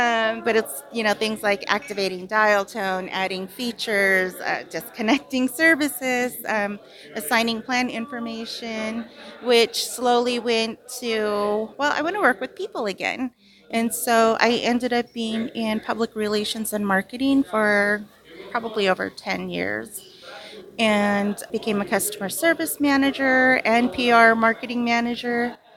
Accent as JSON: {"language": "English", "town": "Gila River Indian Community", "region": "Arizona", "country": "United States", "said": "I'm from the Gila River Indian community, and I live in Kamat, which is District 6, with my husband and three daughters."}